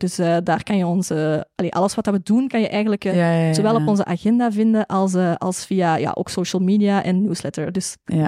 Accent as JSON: {"language": "Dutch", "country": "Belgium", "said": "ik ben van België."}